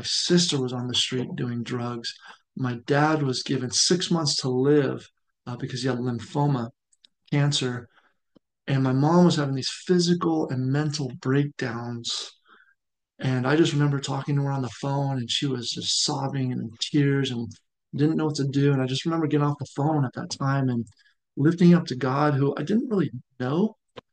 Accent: Las Vegas, Nevada, United States; So with my testimony, I grew up in Las Vegas, Nevada.

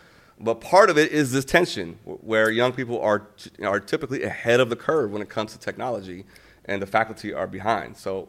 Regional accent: Iran; I was an engineer before coming into the field of education, and I'm from Iran originally.

